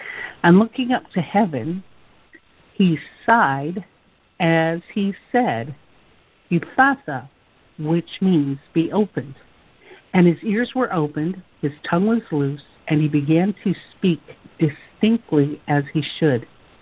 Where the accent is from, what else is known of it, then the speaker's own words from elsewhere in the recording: Saskatchewan, Canada; born there; I was born up in Saskatchewan, northern Saskatchewan, the reservation that I was born on. Did not grow up there, but where I was born on, is called Thunder Child First Nation.